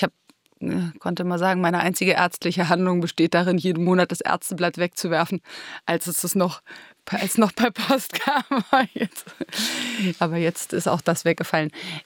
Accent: Berlin, Germany; Aus West-Berlin. Also ich bin gar nicht so weit hier vom Theodor-Heuss-Platz aufgewachsen, in Ruhleben.

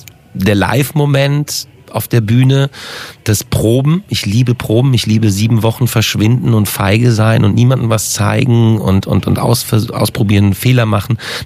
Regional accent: Düsseldorf, North Rhine-Westphalia, Germany; now in Berlin, Germany; Ich bin mittlerweile eingefleischter Kreuzberger, aber hier fing alles an. Also nach der Wende, ich bin Düsseldorfer

